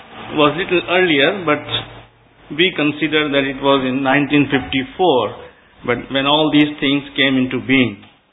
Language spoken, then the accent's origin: English; North India, India; I am sorry, I am from North India, and therefore I know much about North India.